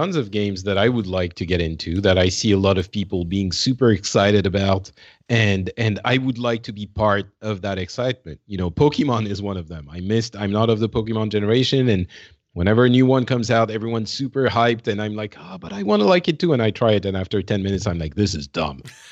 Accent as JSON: {"language": "English", "country": "France", "second_language": "English", "said": "The chat room is asking if I'm from Canada. I guess my accent is. Yeah, I'm from the OG Canada. Thank you, Laura, man. I'm from France, man. France."}